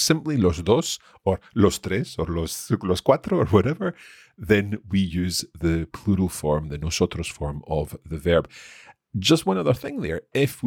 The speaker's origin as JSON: {"language": "English", "region": "Aragon", "country": "Spain", "said": "Okay, so given that we're both from Aragon"}